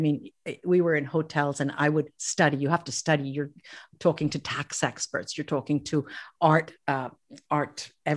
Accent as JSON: {"language": "English", "country": "United States", "tie": "born or raised there", "said": "So I grew up in the United States. My sisters and I speaking English among ourselves and my parents speaking Italian to us. So I had a passive knowledge of the Italian."}